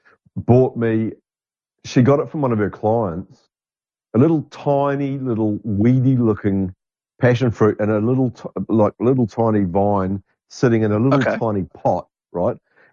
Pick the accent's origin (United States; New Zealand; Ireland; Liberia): New Zealand; And even where I grew up in New Zealand, if you were the locals called you a tourist, and it was not a compliment.